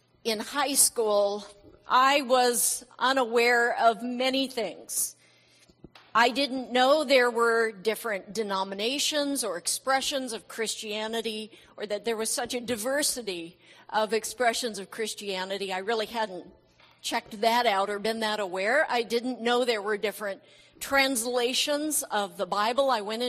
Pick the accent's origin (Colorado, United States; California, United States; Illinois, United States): California, United States; San Diego; I'm from San Diego.